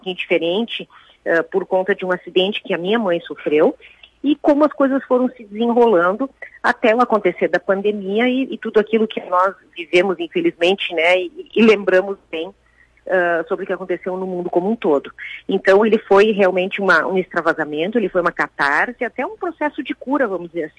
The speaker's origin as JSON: {"language": "Portuguese", "town": "Caxias", "country": "Brazil", "tie": "born or raised there", "said": "em Caxias, que é a minha cidade natal"}